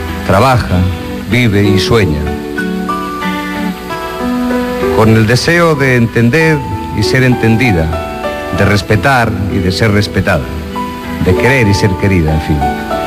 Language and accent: Spanish; Catalonia, Spain; nosotros, aquí donde nos ven, somos catalanes.